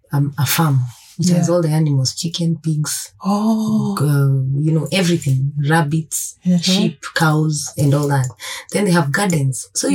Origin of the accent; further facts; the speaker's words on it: Limuru, Kiambu County, Kenya; I grew up in Limuru where we had plenty of plums, pears and peach.